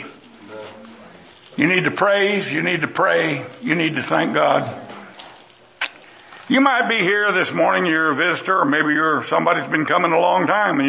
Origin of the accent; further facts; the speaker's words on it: Texas, United States; born there; I was born in Texas. I'm sorry the rest of you weren't, all of you, bless your hearts.